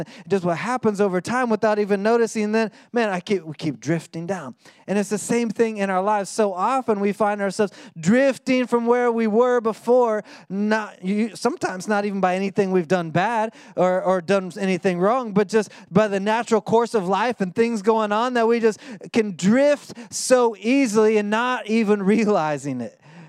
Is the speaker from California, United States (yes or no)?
no; Oklahoma, United States; I grew up in Oklahoma. We didn't have the beach. We had lakes and rivers